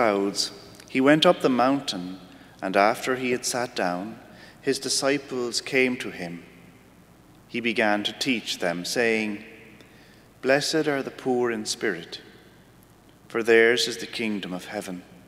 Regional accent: Ireland; accent: Irish; They tell me I'm from Ireland because of my accent, which in an amazing way is something that I didn't choose. I was born into a particular country

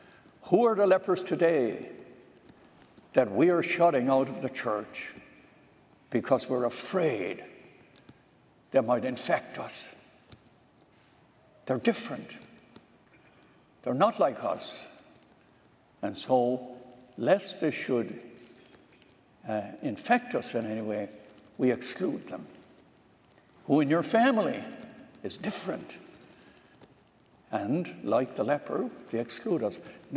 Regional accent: Ireland; In the town where I grew up in Ireland, there's a cathedral

